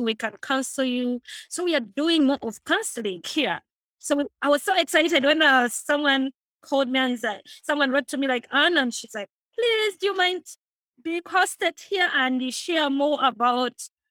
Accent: Uganda; I'm from Uganda.

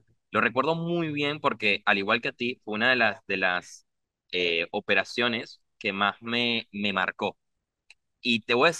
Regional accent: Venezuela; Yo soy venezolano, ¿vale? Como ya lo habrán notado por mi acento.

